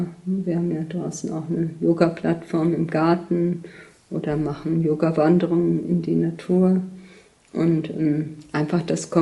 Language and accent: German; Germany; die Teile, die ich von meiner deutschen Erziehung und meinem deutschen Aufwachsen hatte